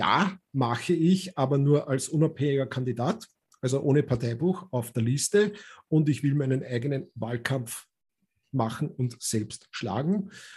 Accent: Austria; also born or lived in Czechoslovakia; now in Australia; ein Tschechoslowake, aber das Land gibt es ja nicht mehr. Das ist auch eine politische Anmerkung. Aufgewachsen in Österreich, lebe in Australien

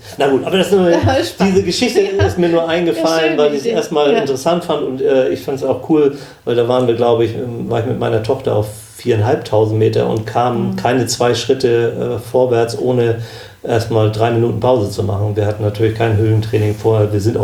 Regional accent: Schleswig-Holstein, Germany; now in Allgäu, Germany; Das ist als Schleswig-Holsteiner genau. Hat man mit 1500 Meter schon ganz schön zu keuchen.

